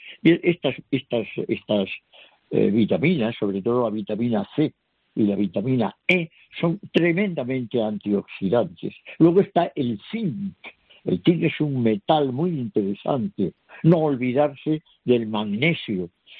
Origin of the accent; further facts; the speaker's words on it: Galicia, Spain; en la Costa da Morte de Galicia, que es mi tierra